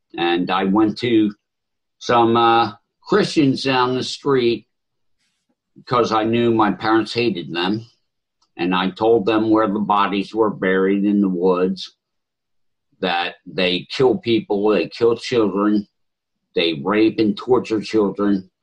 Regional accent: Philadelphia, Pennsylvania, United States; born there; also born or lived in Delaware County / Arden, Delaware; I was born in Philadelphia in 1956.

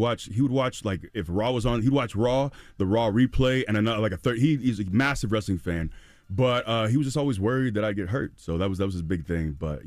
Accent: Florida, United States; I grew up in Florida, so I was a big WCW guy.

